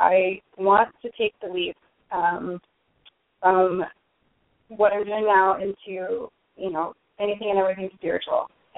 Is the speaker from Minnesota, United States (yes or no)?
yes; Minnesota, United States; Minnesota. Minnesota.